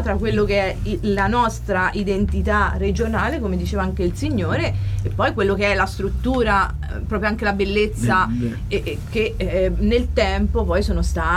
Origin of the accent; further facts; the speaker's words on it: Assisi, Umbria, Italy; io vengo da Assisi, tra le altre cose